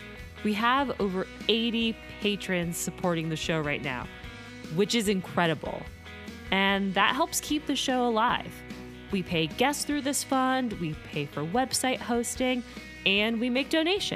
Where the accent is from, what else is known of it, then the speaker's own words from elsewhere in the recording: Miami, Florida, United States; You're going to win talking about Miami here because I'm from Miami.